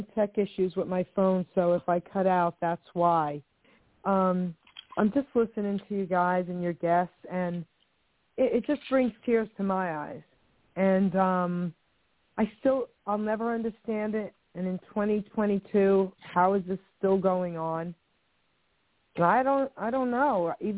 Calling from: New Jersey, United States; Hey, I'm calling from New Jersey.

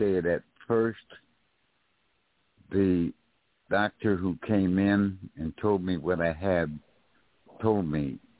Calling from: New York, United States; Then. I'm here from New York.

